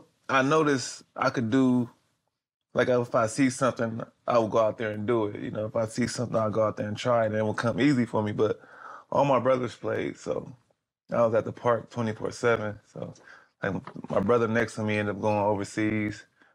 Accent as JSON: {"language": "English", "town": "Los Angeles", "region": "California", "country": "United States", "tie": "born or raised there", "said": "Well, I was born and raised in West L.A. I went to Hamilton High."}